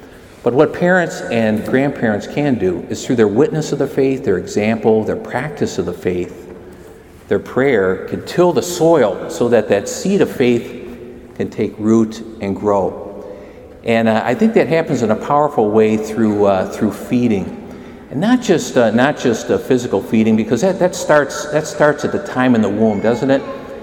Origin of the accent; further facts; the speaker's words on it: McHenry, Illinois, United States; Mom's still up in the house I grew up in McHenry.